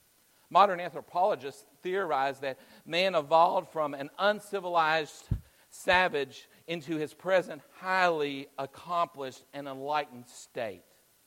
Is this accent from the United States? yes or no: yes; Orangeville, Texas, United States; now in San Antonio, United States; especially if I assume that they're coming from my hometown in Orangeville, Texas, right?